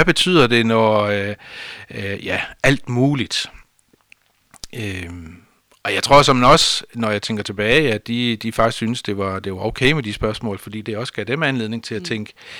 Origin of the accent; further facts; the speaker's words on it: Central Denmark Region, Denmark; Jeg er oprindeligt fra Østjylland, men vi var flyttet til det mørke Vestjylland, som vores familie sagde dengang.